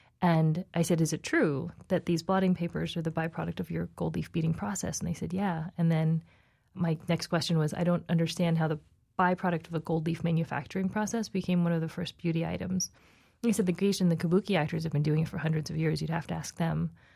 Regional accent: New Jersey, United States; I'm not Japanese. I'm from New Jersey. I look Asian, and I am. I'm Taiwanese ethnically.

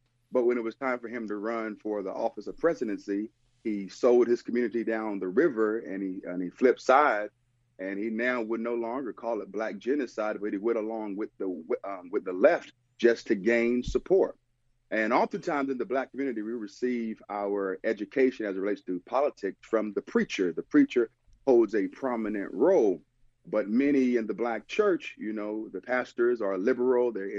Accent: Raleigh, North Carolina, United States; also born or lived in Elizabeth City; Well, I was born in Elizabeth City, North Carolina. Moved to Raleigh, North Carolina at the age of five.

